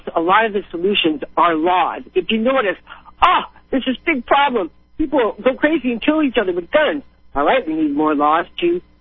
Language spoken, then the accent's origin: English; United States; And, you know, and I, as an American, it just got my gander up.